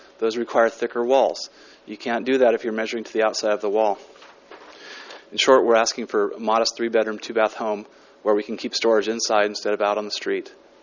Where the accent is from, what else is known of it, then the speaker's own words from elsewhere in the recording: Isla Vista, California, United States; I'm originally from Santa Barbara, actually Isla Vista, if you can believe that.